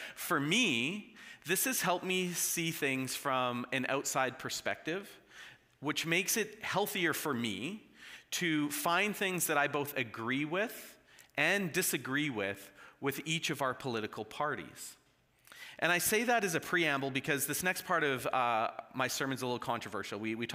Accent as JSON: {"language": "English", "country": "Canada", "said": "I'm Canadian."}